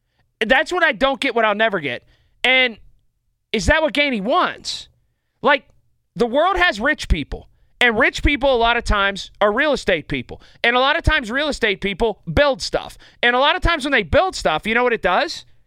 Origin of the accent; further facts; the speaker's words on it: Pittsburgh, Pennsylvania, United States; accent: Pittsburghese; And I speak very, like, Pittsburgh. You can tell I'm from Pittsburgh.